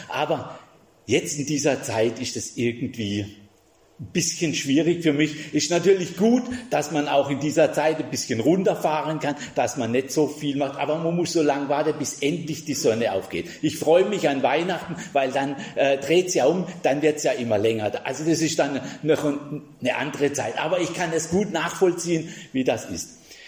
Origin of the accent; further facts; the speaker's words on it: Hochstetten, Baden-Württemberg, Germany; Ich komme aus Hochstetten, aus der Muttergemeinde von der FEG Speyer.